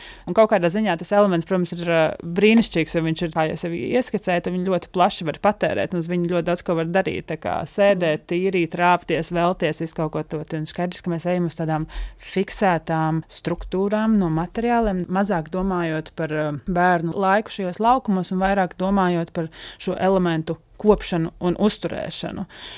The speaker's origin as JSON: {"language": "Latvian", "town": "Valmiera", "region": "Valmiera Municipality", "country": "Latvia", "tie": "born or raised there", "said": "Es uzaugu Valmierā, dzīvokļu mājā, pirmajā stāvā."}